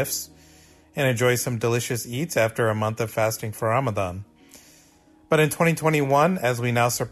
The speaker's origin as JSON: {"language": "English", "country": "United States", "moved": "as an adult", "lives_now": "Auckland, New Zealand", "said": "I'm an American expatriate who lives in Auckland, New Zealand."}